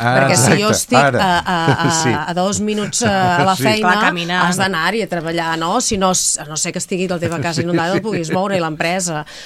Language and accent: Catalan; Girona, Catalonia, Spain; jo que sóc de Girona